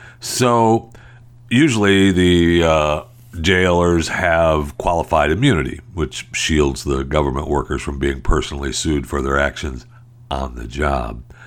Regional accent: Michigan, United States; I was raised in Michigan. And believe me, I'm well aware of the smell of country air.

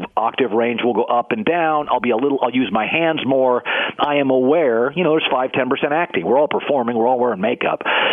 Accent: West Coast, United States; Because I grew up on the West Coast, so I watched a lot of Fox.

